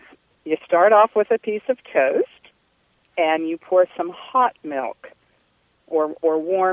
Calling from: Charlottesville, Virginia, United States; Charlottesville, Virginia.

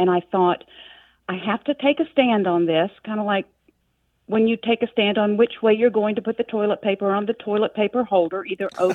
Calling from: Valdosta, Georgia, United States; Hello, this is … I'm calling from Valdosta, Georgia.

